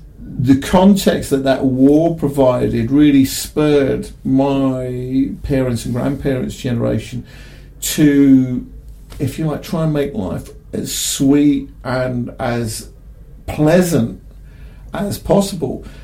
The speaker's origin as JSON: {"language": "English", "region": "London", "country": "United Kingdom", "tie": "born or raised there", "said": "growing up in West London in the 1960s."}